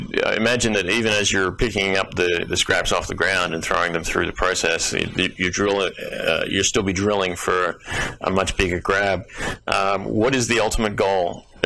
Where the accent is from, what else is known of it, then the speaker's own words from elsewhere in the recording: Australia; I grew up in Australia, so there's solar panels on every roof